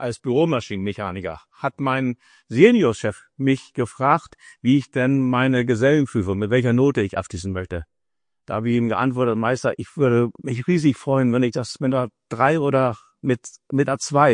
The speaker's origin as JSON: {"language": "German", "town": "Walsrode", "region": "Lower Saxony", "country": "Germany", "tie": "born or raised there", "said": "Ich selber bin am 6. Oktober 1951 in Walshode, Hollige, geboren und in einer Großfamilie aufgewachsen."}